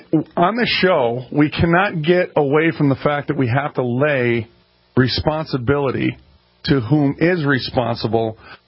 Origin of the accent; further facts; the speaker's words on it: Minneapolis, Minnesota, United States; I'm from North Minneapolis. Asians, blacks, Hispanics.